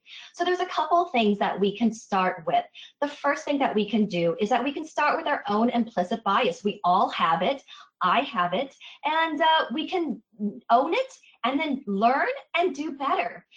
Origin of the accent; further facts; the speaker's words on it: Nebraska, United States; as a student of color and in school and growing up in Nebraska, I can tell you that racism was a daily occurrence.